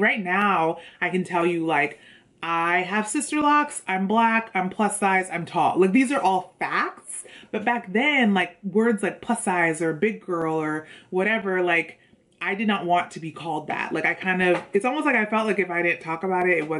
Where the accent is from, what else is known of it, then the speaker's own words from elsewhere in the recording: California, United States; moved away as an adult; now in New York City, United States; I'm from California. I moved to New York for college, and then I ended up staying here in New York City.